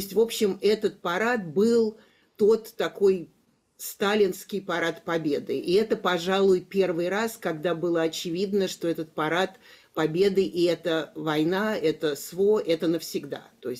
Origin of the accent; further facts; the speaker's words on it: Russia; Поскольку мы люди русские из России, то как русские из России у нас практически всегда кризис